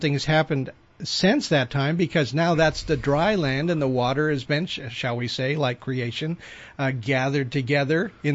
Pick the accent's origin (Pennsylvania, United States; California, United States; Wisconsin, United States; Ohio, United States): California, United States; Los Angeles; like I'm from Shaky Town, Los Angeles